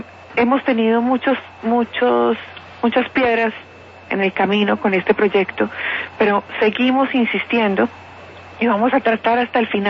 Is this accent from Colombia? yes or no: yes; Colombia; Los colombianos de a pie, que somos los colombianos buenos